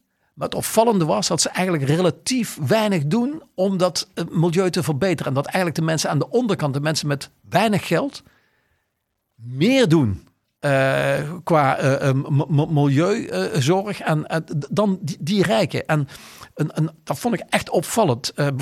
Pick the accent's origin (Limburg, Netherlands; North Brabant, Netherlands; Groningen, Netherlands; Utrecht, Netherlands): Limburg, Netherlands; Maastricht; ik kom uit Maastricht en de wijk waar ik geboren ben, die toch een heel eind van het stadscentrum af ligt